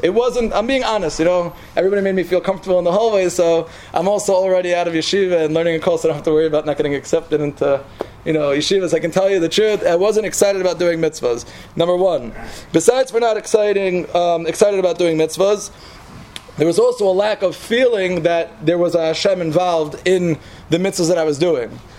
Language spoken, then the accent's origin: English; Brooklyn, New York, United States; because I grew up in Brooklyn, and in Brooklyn I never heard the name Chavos of Avos.